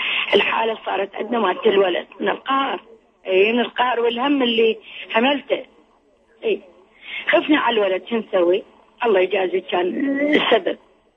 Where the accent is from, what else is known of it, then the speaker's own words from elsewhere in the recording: Baghdad, Baghdad Governorate, Iraq; moved away; والله غادرنا العراق، طلعنا من بغداد